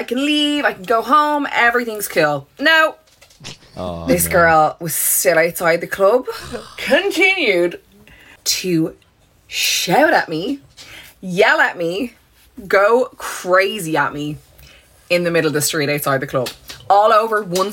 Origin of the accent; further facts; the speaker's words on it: Ireland; I am a DJ from Ireland.